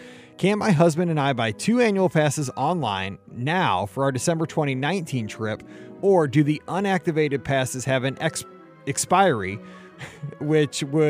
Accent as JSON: {"language": "English", "country": "Australia", "said": "Being that we're from Australia, traveling to Orlando in the U.S. is a big expense"}